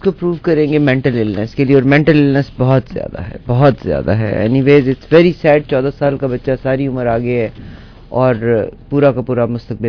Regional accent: Pakistan; نہیں ہم پاکستانی ہیں, وہ پاکستان کا ایک پاسپورٹ ہے

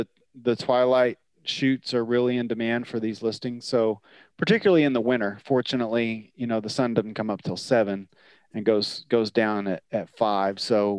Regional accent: Texas, United States; And so I grew up in Texas, and in Texas, like if you're in Dallas, it's a thing to do to get a place out in the country, right?

